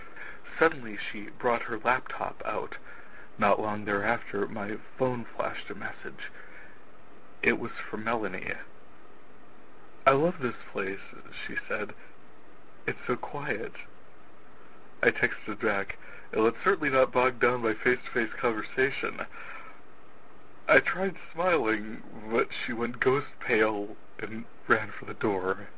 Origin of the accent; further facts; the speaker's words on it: North Dakota, United States; I am from North Dakota